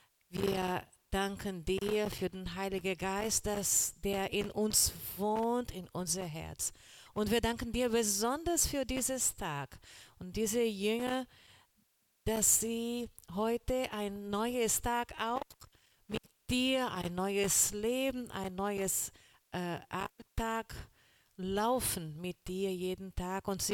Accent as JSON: {"language": "German", "country": "Brazil", "second_language": "German", "lives_now": "Germany", "said": "ich bin die neue Pastorin hier in der Gemeinde. Ich bin Brasilianer, mein Deutsch ist nicht so ganz gut"}